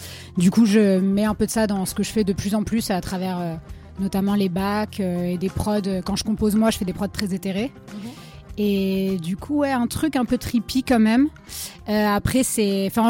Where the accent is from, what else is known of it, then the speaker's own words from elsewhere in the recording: south of France, France; Je viens du sud, donc pas exactement ici, mais je viens de la région. Et je suis d'origine méditerranéenne, Espagne, Italie, et sud de la France.